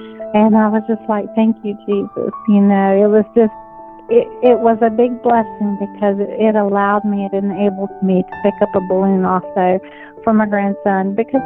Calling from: Roanoke, Virginia, United States; I'm calling from Roanoke, Virginia, to just share a miracle that happened the other day.

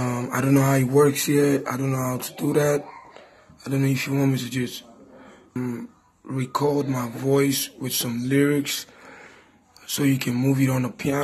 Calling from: Lagos, Nigeria; English is a second language; I'm not from the States. I'm calling you from Nigeria. Lagos, Nigeria.

